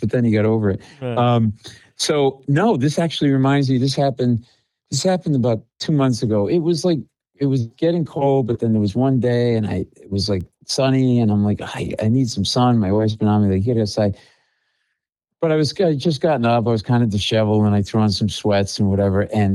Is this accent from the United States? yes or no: yes; Rhode Island, United States; Like I said, I grew up in New England, Rhode Island.